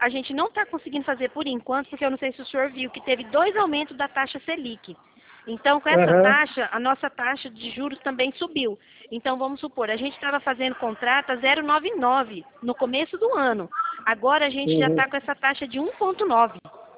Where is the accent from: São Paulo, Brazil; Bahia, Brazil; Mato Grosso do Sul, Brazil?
Mato Grosso do Sul, Brazil; Dourados; Eu sou aqui do estado do Mato Grosso do Sul, da cidade de Dourados